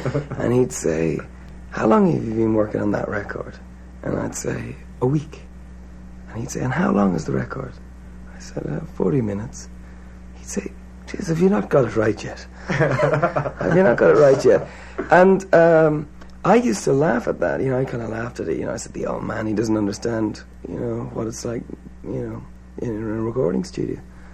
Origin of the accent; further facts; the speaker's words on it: Ireland; Well, that line, to me as an Irishman, faith is the key to open the doors and the borders